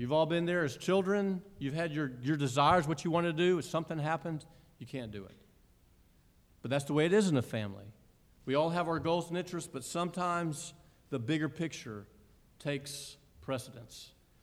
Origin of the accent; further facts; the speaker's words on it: Augusta, Georgia, United States; I'm from Augusta, I'm all into that.